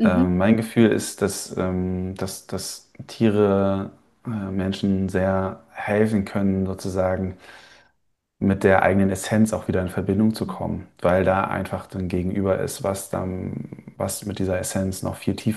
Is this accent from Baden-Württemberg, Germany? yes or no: no; North Rhine-Westphalia, Germany; in Köln oder in Krefeld, wo ich aufgewachsen bin